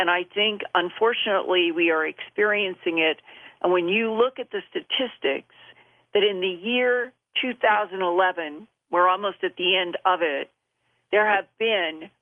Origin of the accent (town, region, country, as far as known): Boise, Idaho, United States; born or raised there; also born or lived in Philadelphia